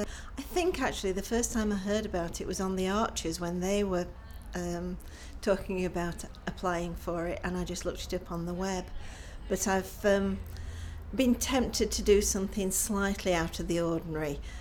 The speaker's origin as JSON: {"language": "English", "town": "Sheffield", "region": "Yorkshire and the Humber", "country": "United Kingdom", "said": "I'm 52 years old and I'm from Sheffield."}